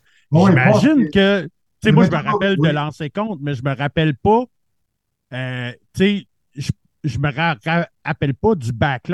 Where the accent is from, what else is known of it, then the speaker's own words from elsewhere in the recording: Montreal, Quebec, Canada; Puis là, je suis le seul Montréalais sur le podcast.